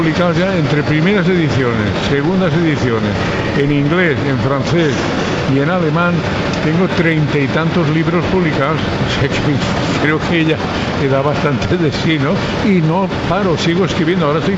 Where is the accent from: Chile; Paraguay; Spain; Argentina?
Spain; Valencian Community; yo quisiera que este homenaje me lo hicieran primero como español y segundo como valenciano.